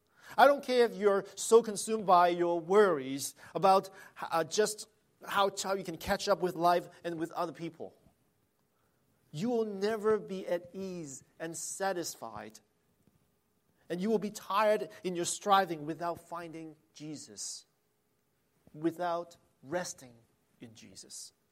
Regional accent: Hong Kong; I'm no expert on sheep since I grew up in Hong Kong.

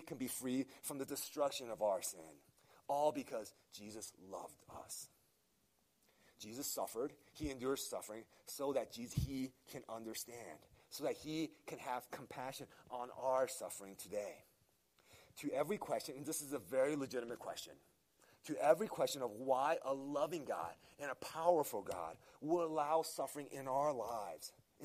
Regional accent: Virginia, United States; So as an American, especially as an American growing up in Fairfax County, we believe a lie.

